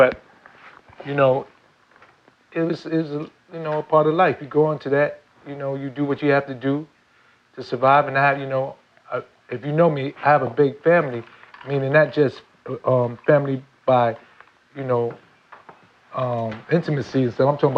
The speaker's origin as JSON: {"language": "English", "town": "Bronx", "region": "New York", "country": "United States", "said": "I'm originally from the Bronx, but I claim New York."}